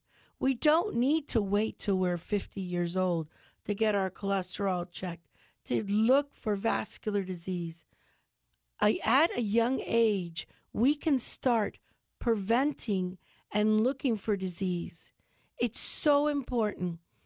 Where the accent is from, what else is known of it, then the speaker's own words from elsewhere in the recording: United States; growing up in Charlotte County and now being able to give to my community here